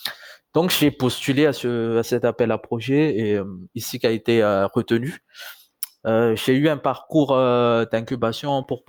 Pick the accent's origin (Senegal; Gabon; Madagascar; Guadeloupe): Madagascar; moved away; au tout début quand je suis parti de Madagascar, je pensais pas forcément à me dire « Ah, je vais revenir à Madagascar à telle ou telle date ».